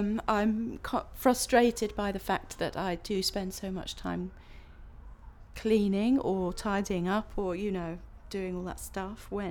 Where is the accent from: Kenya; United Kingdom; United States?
United Kingdom; Wales; now in London, United Kingdom; My date of birth is the 19th of October 1967. And I come from Wales, but I live in Kensal Green in London, just down the road.